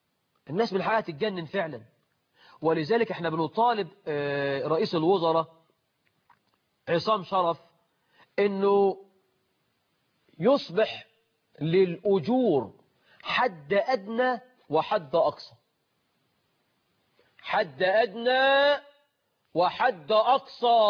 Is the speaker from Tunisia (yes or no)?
no; Egypt; احنا عندنا في مصر حاجة اسمها الموظف المليوني والموظف الليموني